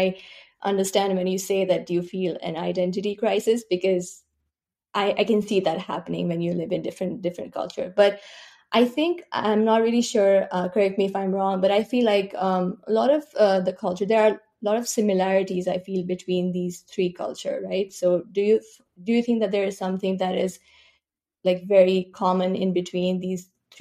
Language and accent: English; Nepal; English is a second language; And although I'm from Nepal, so I mean, I understand Hindi pretty well.